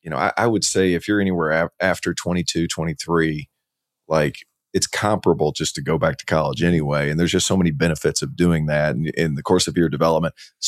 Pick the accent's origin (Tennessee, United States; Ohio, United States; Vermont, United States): Tennessee, United States; Cleveland; Cleveland, Tennessee, right? Knoxville, basically.